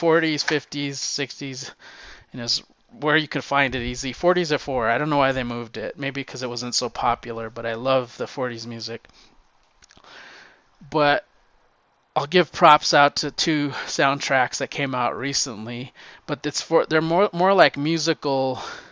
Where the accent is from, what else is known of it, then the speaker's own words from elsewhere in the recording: New Mexico, United States; I'm from New Mexico. I can eat hot chili.